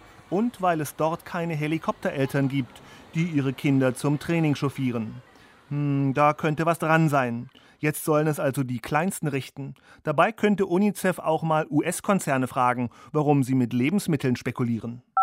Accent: Germany; Wir Deutschen

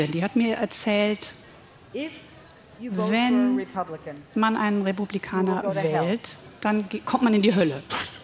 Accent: United States; now in Europe; Ich mag mein Land natürlich. Ich bin ja Amerikanerin, das wird sich auch nicht ändern.

